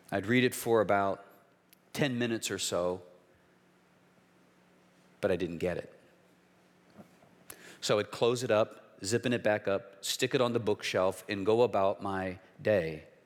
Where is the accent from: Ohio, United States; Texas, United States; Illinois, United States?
Ohio, United States; Cleveland; I grew up in an unchurched home in Cleveland, Ohio. So see, I'm a Midwesterner at heart.